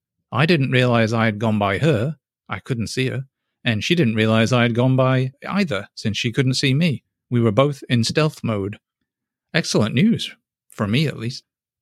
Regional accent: England, United Kingdom; I'm English

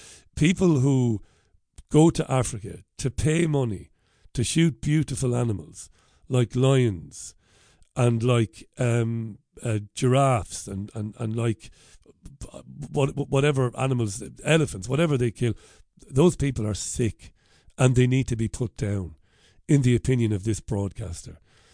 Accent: Ballybeg, Munster, Ireland; when I was a kid growing up in Ballybeg in Waterford

